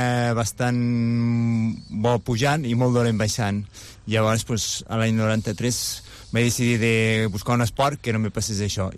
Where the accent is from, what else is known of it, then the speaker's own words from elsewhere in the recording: Lleida, Catalonia, Spain; born there; A Lleida, Lleida capital.